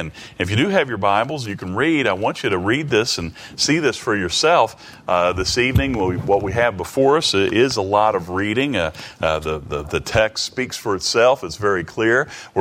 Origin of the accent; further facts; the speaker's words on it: England, United Kingdom; If we were Chinese, we'd use something else. If we were Japanese, we'd use something else. But we're English, and we use this KJV translation